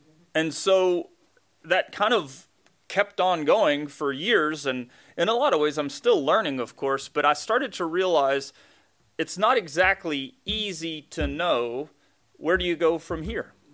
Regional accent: Southern United States, United States; I grew up in the Bible Belt

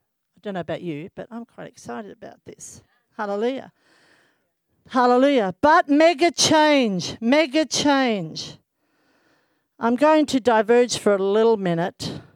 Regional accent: Australia; I'm Australian, not American.

